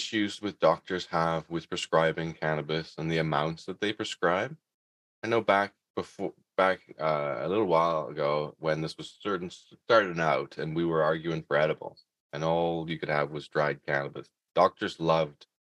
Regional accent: England, United Kingdom; now in Canada; I came from England, and so there wasn't a lot of cannabis in England. Canada, it was way more, especially in Vancouver Island, way more available than we had predicted.

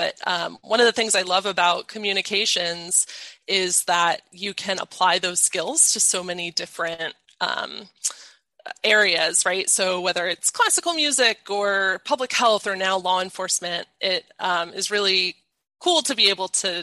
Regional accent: Baltimore, Maryland, United States; Then I came to WBAL-TV in Baltimore. I'm from Baltimore originally.

